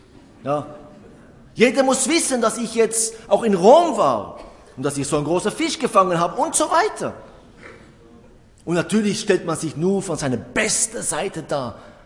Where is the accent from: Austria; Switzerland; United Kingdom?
Switzerland; Geldgierig, ja, bei uns in der Schweiz ist das ein Thema, ja. Land der Banker. Das heißt nicht, dass wir geldgierig sind